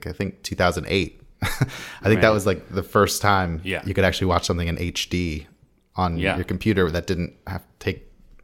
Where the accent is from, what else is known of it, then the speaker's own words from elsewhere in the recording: San Diego, California, United States; I'm from San Diego.